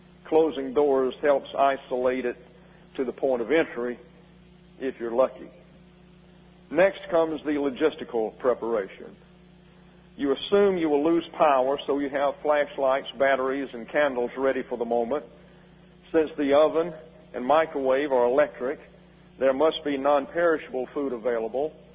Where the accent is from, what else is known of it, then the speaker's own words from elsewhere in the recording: Troy, Alabama, United States; its power when it hit my hometown of Troy, Alabama, was tremendous. My parents lost 17 pine trees on that occasion, one onto the house that crushed the gable over what was previously my room.